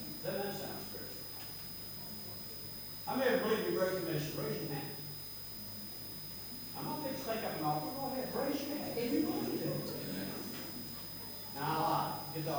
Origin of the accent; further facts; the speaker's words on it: the South, United States; Now I come from the South.